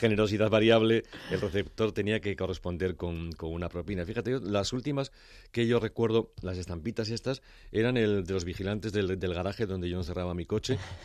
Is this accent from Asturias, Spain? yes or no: no; Navarre, Spain; En mi tierra, en Navarra, se celebra todavía la fiesta del rey de la fava